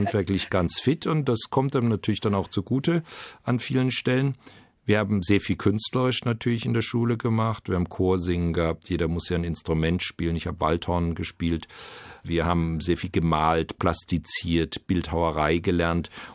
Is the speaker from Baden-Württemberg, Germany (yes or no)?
yes; Freiburg, Baden-Württemberg, Germany; Ich habe meine Jugend in Freiburg, ich war bis zum 12. Lebensjahr in Freiburg, dem Spielen gewidmet.